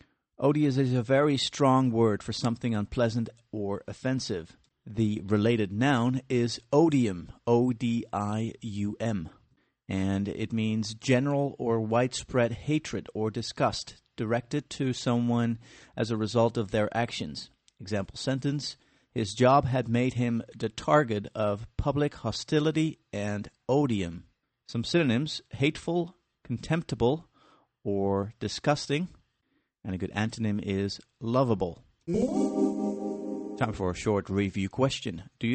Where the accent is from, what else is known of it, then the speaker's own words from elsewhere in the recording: Netherlands; English is a second language; moved away as an adult; now in Cape Town, South Africa; I'm originally from the Netherlands, you know, the windmills, the cheese, and the tulips, and a lot more. But in 2004, I decided to move to Cape Town, South Africa.